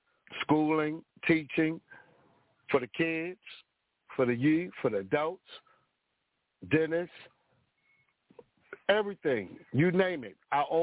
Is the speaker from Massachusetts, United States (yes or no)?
no; Baltimore, Maryland, United States; moved away as an adult; now in Washington, D.C., United States; I'm from Baltimore. I got married and moved to D.C. I bought a house in D.C.